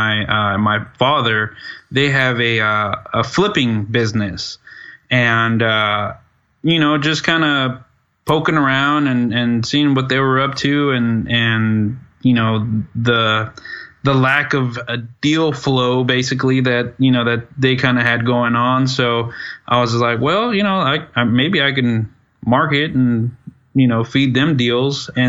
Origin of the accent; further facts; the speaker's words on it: Dallas, Texas, United States; I'm from Dallas, Texas. Currently, I'm an accountant.